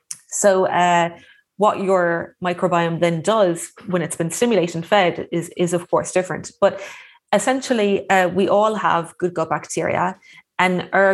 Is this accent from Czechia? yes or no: no; Ireland; now in United Kingdom; as an Irish person living in the countryside of Britain throughout that time